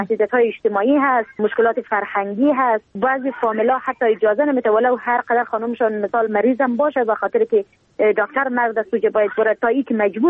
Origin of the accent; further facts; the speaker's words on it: Helmand, Afghanistan; بدلیل که ما در ولایت هلمند بزرگ شدیم و با محیط کاملا مطابقت داده میتونم خودم را